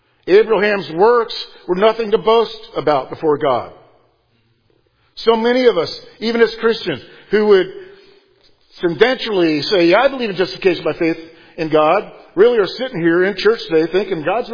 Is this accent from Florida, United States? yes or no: yes; Miami, Florida, United States; I grew up in Miami for a part of my life on the Sabbath in Miami, large Jewish population at the time.